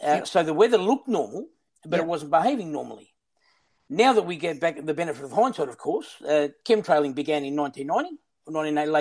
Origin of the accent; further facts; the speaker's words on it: Melbourne, Victoria, Australia; So just to start my journey, I'm from the Yarra Valley in Melbourne as a strawberry farmer. We had a family business and I was on the farm.